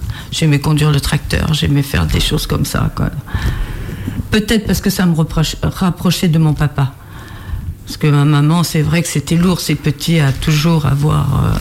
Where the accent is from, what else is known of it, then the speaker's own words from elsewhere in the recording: Saint-Martin-de-Fraigneau, Pays de la Loire, France; De Saint-Martin-de-Frégnaud, un lieu-dit qui s'appelle Puisec.